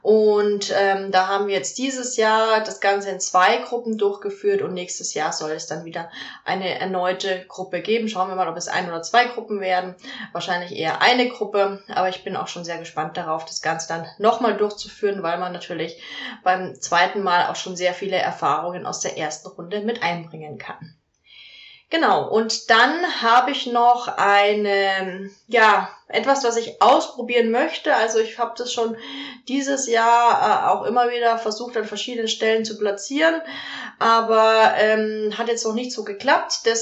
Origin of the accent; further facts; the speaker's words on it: Neuburg an der Donau, Bavaria, Germany; es gibt vier Präsenztage in Neuburg an der Donau, in meiner Heimatstadt